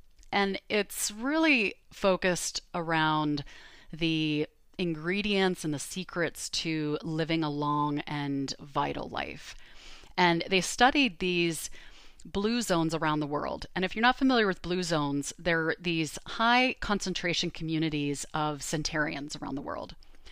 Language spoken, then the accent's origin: English; Canada; now in California, United States; I'm originally from Canada. I grew up on a farm, and my family are very close.